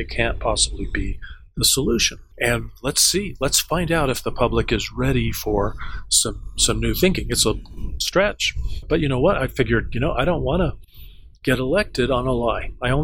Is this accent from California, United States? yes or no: no; Colorado Springs, Colorado, United States; And Colorado Springs, my hometown, place where I live to this day, is a poster child for growth addiction.